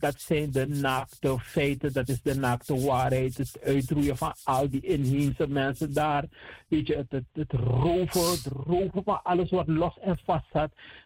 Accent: Paramaribo, Suriname; Want in de buurt waar ik ben opgegroeid, Frimangrong, had je heel veel bakbouwinkries.

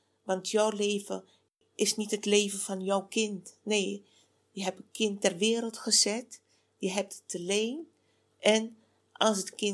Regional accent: Suriname; Dat wij als Surinamers elkaar ondersteunen en helpen

